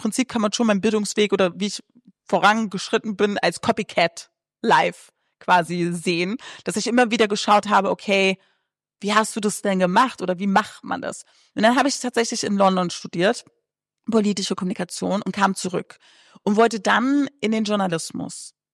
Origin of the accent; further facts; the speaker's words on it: Berlin, Germany; Also, ich bin in Berlin groß geworden mit einer alleinerziehenden Mutter.